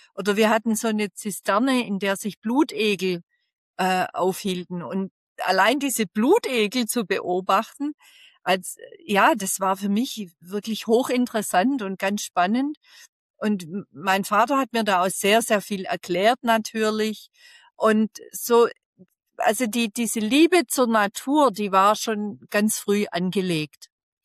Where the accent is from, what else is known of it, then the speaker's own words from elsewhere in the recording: Baden-Württemberg, Germany; Also das reicht ganz weit zurück in meine Kindheit tatsächlich. Ich bin aufgewachsen im Nordschwarzwald.